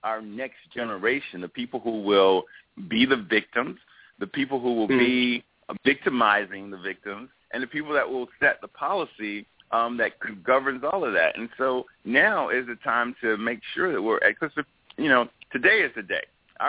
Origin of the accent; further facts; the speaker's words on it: the South, United States; I grew up in the South. I've always been big and black.